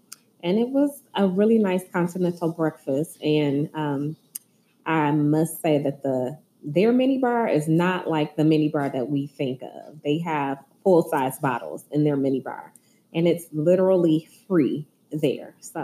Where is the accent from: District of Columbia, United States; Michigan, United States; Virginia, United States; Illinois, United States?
Michigan, United States; Detroit; Detroit, Michigan.